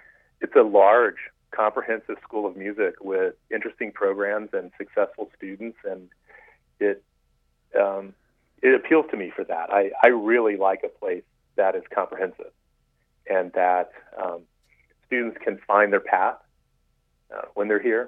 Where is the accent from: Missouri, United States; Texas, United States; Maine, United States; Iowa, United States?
Texas, United States; San Antonio; I grew up in San Antonio. I was a band kid in public school and went to the University of Texas